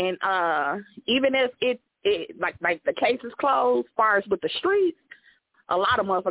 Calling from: Chicago, Illinois, United States; I'm calling from Chicago, and we love Dolph this way.

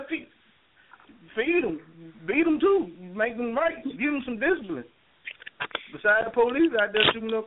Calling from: Dallas, Texas, United States; I'm from Dallas, Texas, and I've been doing comedy for like a year now, going on a year.

